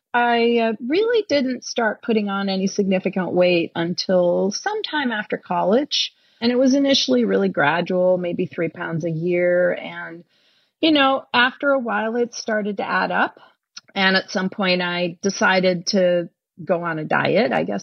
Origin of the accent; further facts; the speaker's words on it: United States; now in New Zealand; I'm an American living in New Zealand. We moved just about a year ago.